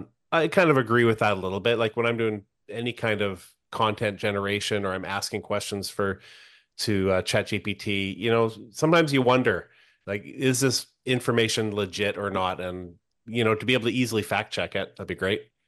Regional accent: Canada; I don't know if it's because I'm Canadian.

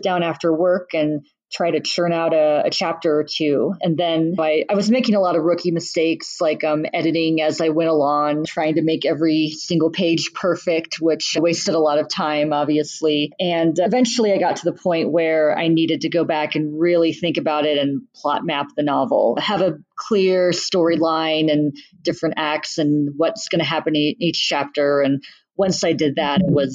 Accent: Saudi Arabia; also born or lived in Bahrain; I grew up in the Middle East, raised in Saudi Arabia and Bahrain, which is both a very, if you watch the news at all, like very politically charged kind of region

